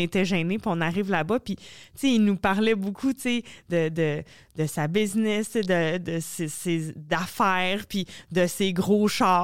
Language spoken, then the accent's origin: French; Trois-Rivières, Quebec, Canada; moi, je viens de Trois-Rivières, du bas du Cap, où ça peut amarre d'usine à papier, tu sais.